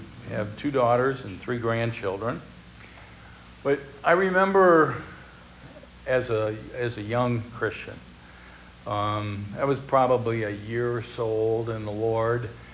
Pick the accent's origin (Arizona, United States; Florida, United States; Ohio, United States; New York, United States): Ohio, United States; Oregon; As Joey said, I'm from Oregon, Ohio, which is a suburb of Toledo. We're up on the lake.